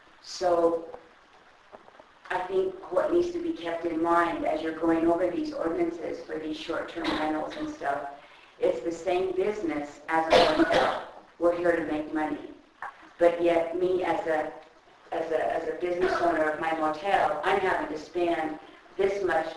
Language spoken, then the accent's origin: English; Escalante, Utah, United States; I'm from Escalante.